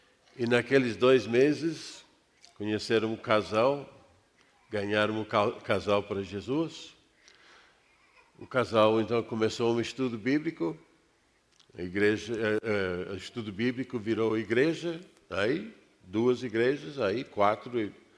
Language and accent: Portuguese; United States; Portuguese is a second language; moved away as an adult; also born or lived in Brazil; Nasci nos Estados Unidos e aí fiquei até os 25. Depois vim para o Brasil com 25, fiquei até os 50. E agora estou com 51